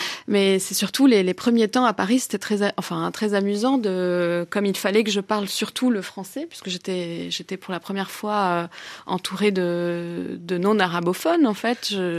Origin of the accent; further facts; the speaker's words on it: Beirut, Beirut Governorate, Lebanon; moi, j'ai grandi à Beyrouth, dans une partie de Beyrouth, parce que cette ville était coupée en deux pendant 15 ans. Et donc j'ai grandi dans un pays en guerre.